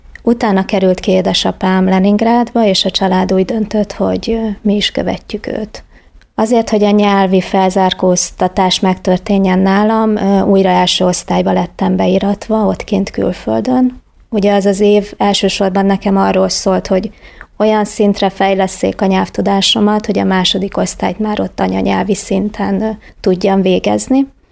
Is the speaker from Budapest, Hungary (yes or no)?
yes; Budapest, Hungary; born there; Budapesten születtem, és édesapám munkája révén nagyon sok városban éltünk. Nagyon sokszor kellett költözni